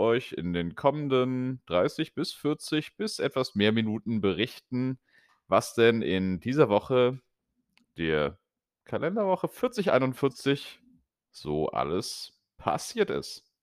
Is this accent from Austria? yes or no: no; North Rhine-Westphalia, Germany; Folge 11 ist für mich als Rheinländer natürlich eigentlich das viel wichtigere Jubiläum